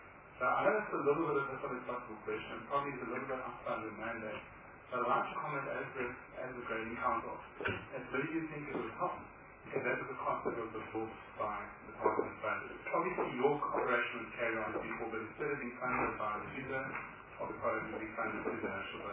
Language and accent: English; Maui, Hawaii, United States; I'm actually from Maui.